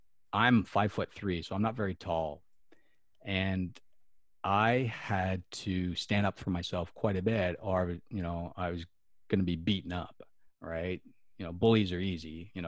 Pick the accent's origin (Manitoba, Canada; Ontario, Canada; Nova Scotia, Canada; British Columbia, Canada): Nova Scotia, Canada; I wasn't born there. I was born in Cape Breton Island, I'm an island boy, over in Nova Scotia there on the East Coast, where people talk a lot faster, and you definitely know there's an accent there.